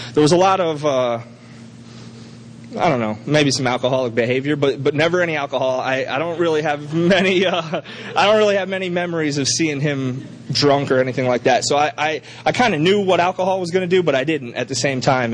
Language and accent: English; New Port Richey, Florida, United States; Okay, so I'm born and raised in Newport Richey.